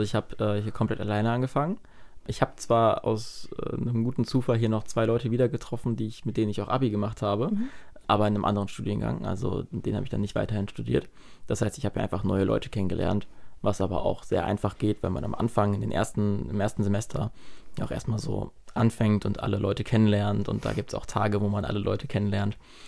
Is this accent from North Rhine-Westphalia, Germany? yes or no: yes; Cologne, North Rhine-Westphalia, Germany; Also ich komme ja nicht hier aus der Umgebung, also doch aus der Umgebung, aber ich komme aus Köln.